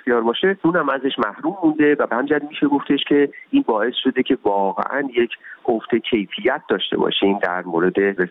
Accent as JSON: {"language": "Persian", "country": "Iran", "moved": "as an adult", "said": "من حداقل 6 سال خارج از ایران هستم"}